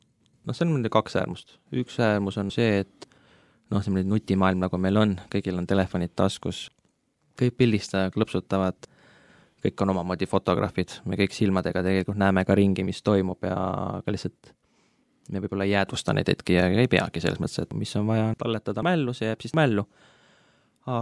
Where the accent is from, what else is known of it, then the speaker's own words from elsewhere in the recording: Tartu, Tartu County, Estonia; now in Tallinn, Estonia; Ma olen 28 , pärit Tartust , nüüd elan Tallinnas juba viimased 5-6 aastat . ma olen endine 3D koguduse liige , aga enam ei ole . nüüd äsja sain ametlikult siis Nõmme baptisti koguduse liikmeks .